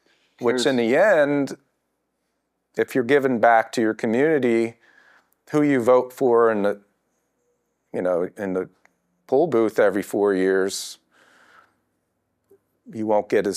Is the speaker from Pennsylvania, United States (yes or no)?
yes; Altoona, Pennsylvania, United States; now in Gettysburg, United States; I'm from Altoona originally, but Gettysburg's my home, and I just love it here.